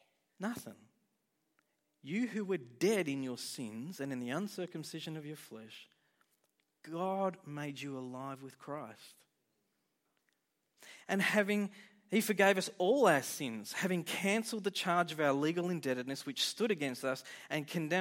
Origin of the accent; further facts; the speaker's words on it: Melbourne, Victoria, Australia; now in Albury, Australia; I come from Melbourne originally, then I've been in Albury-Wodonga area for some time after that.